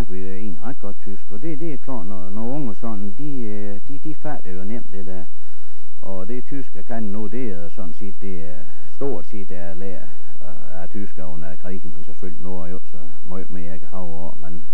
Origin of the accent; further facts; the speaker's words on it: Lyngby, Capital Region of Denmark, Denmark; Vi står uden for mit barndomshjem.